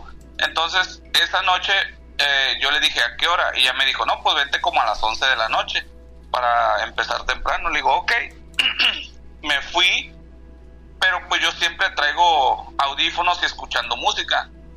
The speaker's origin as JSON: {"language": "Spanish", "region": "Veracruz", "country": "Mexico", "tie": "born or raised there", "lives_now": "Los Cabos, Mexico", "said": "Soy originario de Veracruz."}